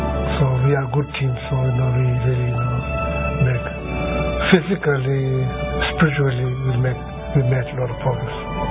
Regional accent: Sikkim, India; I'm from Sikkim. I was born in Sikkim.

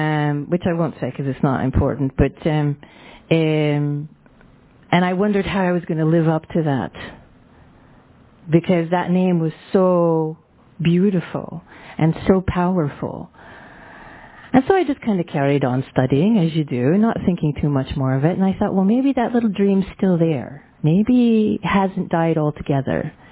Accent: Scotland, United Kingdom; I'm Scottish after all, right?

